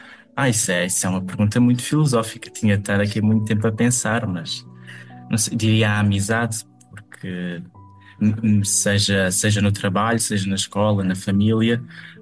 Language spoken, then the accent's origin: Portuguese; Elvas, Alentejo, Portugal; now in Lisbon, Portugal; eu sou de Elvas, em Porto Alegre, no Alentejo, e agora estou em Lisboa a estudar o curso de Ciência Política e Relações Internacionais.